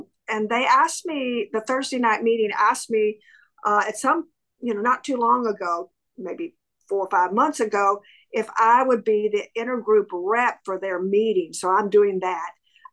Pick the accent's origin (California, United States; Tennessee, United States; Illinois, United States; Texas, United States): Tennessee, United States; Nashville; I come from Nashville, Tennessee.